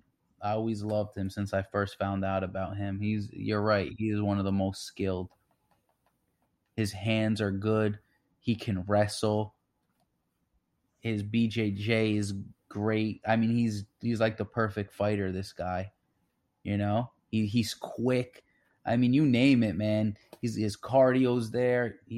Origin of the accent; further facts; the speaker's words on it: New Jersey, United States; Being I'm from Jersey too. Well, we're all from New Jersey, and I know some of those guys too.